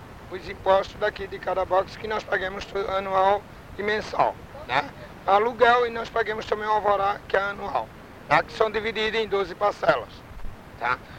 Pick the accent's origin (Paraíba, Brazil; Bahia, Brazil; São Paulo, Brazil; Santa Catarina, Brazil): Bahia, Brazil; Ilhéus; eu sou Ilhéu, e gosto da cidade, nasci aqui e sempre gostei de manter a cidade, porque a nossa cidade é uma cidade turística.